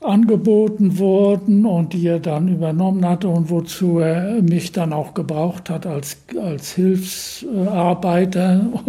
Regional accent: Usedom, Mecklenburg-Vorpommern, Germany; also born or lived in Berlin; bin geboren in Berlin 1934. Dann sind wir zu Beginn des Krieges aus Berlin quasi geflüchtet an die Ostsee, auf die Insel Usedom.

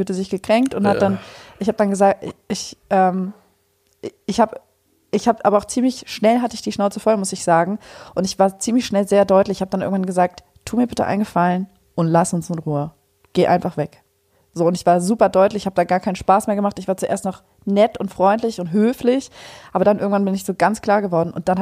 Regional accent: Germany; so ein bisschen Mischmasch in meiner Familie, aber nee, ich bin eigentlich Deutsche.

